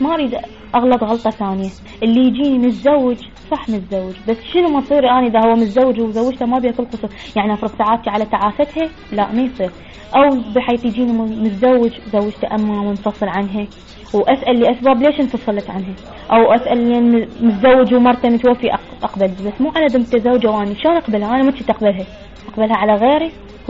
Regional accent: Iraq; أنا عراقية

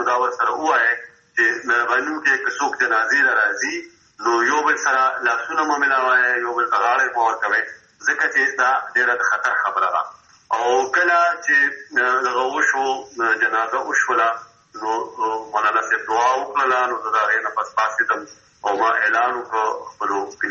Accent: Mardan, Khyber Pakhtunkhwa, Pakistan; now in Peshawar, Pakistan; زه په پېښور کښې بېشته یم او زه چې مردان ته تلم خپل کلي ته

